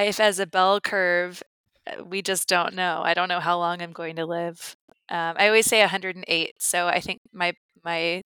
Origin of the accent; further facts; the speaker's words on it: Midwest, United States; especially growing up in the Midwest